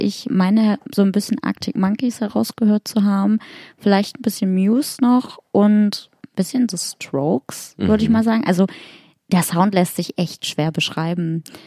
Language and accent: German; Hamburg, Germany; in meiner alten Heimat Hamburg